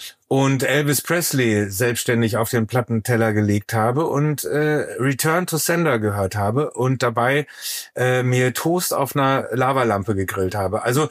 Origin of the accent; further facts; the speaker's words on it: Soest, North Rhine-Westphalia, Germany; ich bin in Soest geboren und aufgewachsen. Meine Familie mütterlicherseits kommt tatsächlich aus Herford. Ich habe da auch viel Zeit verbracht in meinem Leben.